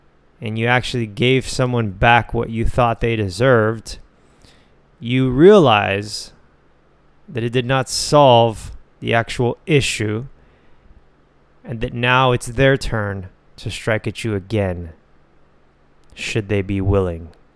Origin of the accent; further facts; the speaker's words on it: United States; I'm simply an American that has never even been to those countries.